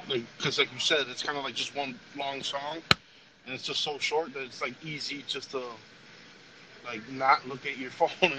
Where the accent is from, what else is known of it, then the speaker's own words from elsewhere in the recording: Chicago, Illinois, United States; because I'm from Chicago, so, like … I really loved it